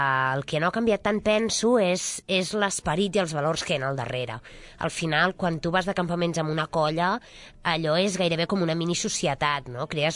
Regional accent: Sant Llorenç Savall, Catalonia, Spain; Jo soc de Sant Llorenç Savall, d'aquí del Vallès, molt a prop de Sabadell, i anava al cau d'allà, no?, que encara existeix, l'agrupament Escolta i Guia 7.

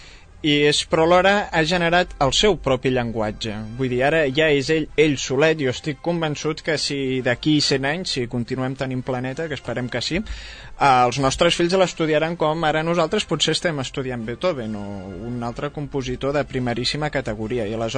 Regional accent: Sabadell, Catalonia, Spain; els dos som de Sabadell

